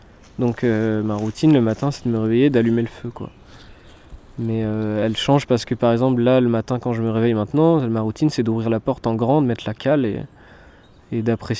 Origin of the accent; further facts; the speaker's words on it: Brittany, France; Moi, je suis breton, donc j'ai rien à faire là.